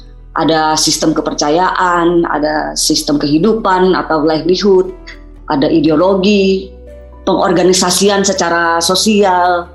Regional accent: West Kalimantan, Indonesia; Noksuminu kalau di kami, di saya orang Pompang, itu adalah upacara syukuran dari hasil panen tahun itu.

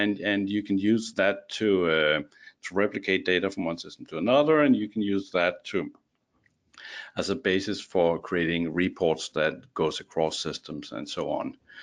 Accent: Denmark; accent: Danish; English is a second language; But going back, just my strange accent is because I'm actually Danish. But going back to that time in Denmark

